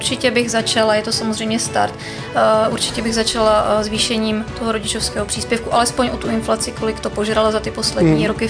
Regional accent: Vysočina Region, Czechia; protože já třeba jsem z Vysočiny, máme tam málo, úplně kraj s nejnižším počtem lékařů

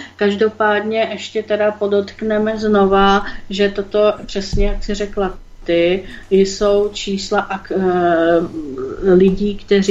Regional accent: Prague, Czechia; ne, já jsem z Prahy

